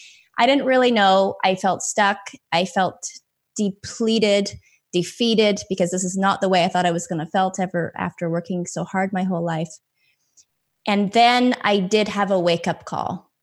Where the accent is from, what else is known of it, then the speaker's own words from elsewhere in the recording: Canada; I'm Canadian, and working 24 hours a week at the same time.